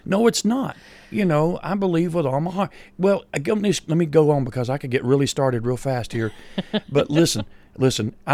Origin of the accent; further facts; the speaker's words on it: United States; because that's the beauty of being an American.